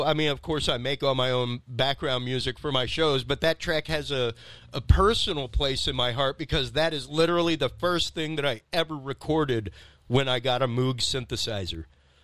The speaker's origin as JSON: {"language": "English", "town": "Houston", "region": "Texas", "country": "United States", "tie": "born or raised there", "said": "co-produced by the amazing Mattress McInvale out of Houston, Texas, my hometown. I remember that movie was like shooting and released my junior year of high school."}